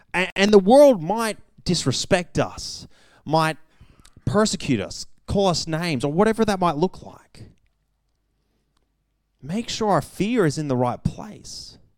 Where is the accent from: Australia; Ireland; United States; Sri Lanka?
Australia; born there; accent: Canadian; also born or lived in Canada; Spent some time in Canada when I was young. I was born in Australia. Spending time in Canada, picked up an accent. The only one in my family who did, kept it. And so in Australia, I sound different.